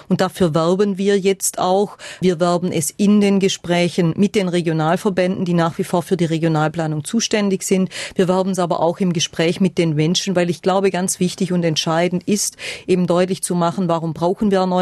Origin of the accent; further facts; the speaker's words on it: Bingen, Baden-Württemberg, Germany; wenn ich von meiner Heimatgemeinde Bingen Richtung Bad Solgau fahre